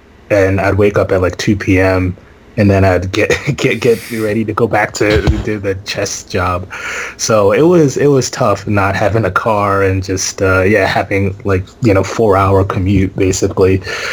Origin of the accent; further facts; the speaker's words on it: Scotland, United Kingdom; moved away; also born or lived in Zimbabwe / Texas; I was born in Zimbabwe, lived there for 2 years, went to Scotland, lived there for about 7 years. I did go back to Zimbabwe when I was 9 years old for like 9 months